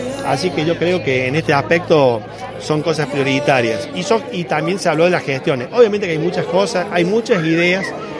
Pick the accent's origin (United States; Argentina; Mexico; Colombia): Argentina; Sinsacate, Córdoba; hoy somos todos sinsacatenses, yo creo que somos todos argentinos